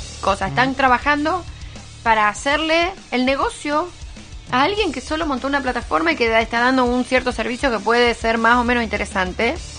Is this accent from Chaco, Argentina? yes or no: no; Río Gallegos, Santa Cruz, Argentina; born there; Bueno, yo soy patagónica también, yo nací en Río Gallegos.